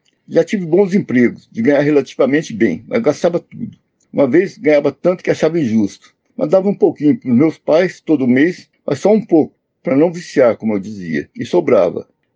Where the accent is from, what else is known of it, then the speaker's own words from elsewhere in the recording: Minas Gerais, Brazil; now in São Paulo, Brazil; Um dia, tinha que ir para minha terra, em Minas, num sábado de manhã, para voltar domingo à noite